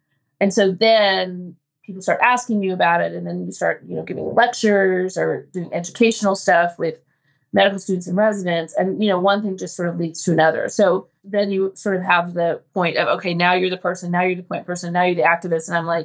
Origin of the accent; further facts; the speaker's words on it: Santa Rosa, California, United States; I grew up in Sonoma County, so I have spent plenty of time, yeah. So I grew up in Santa Rosa